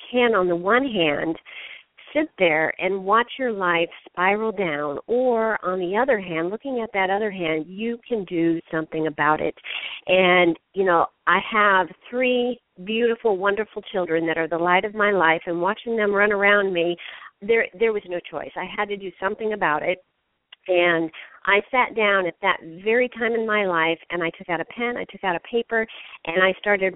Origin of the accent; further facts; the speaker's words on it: Washington, United States; I grew up, believe it or not, in Washington State. I grew up in the Great Northwest with the beautiful trees and the wonderful lakes. And I grew up in a very small town